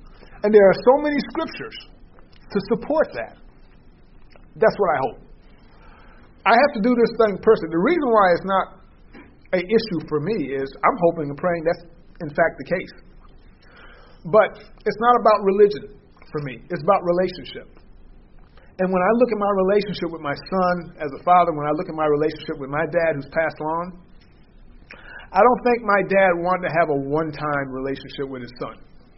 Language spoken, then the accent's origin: English; New York, United States; also born or lived in Peoria; When we moved back from Peoria to New York, I found out it wasn't cool being saved.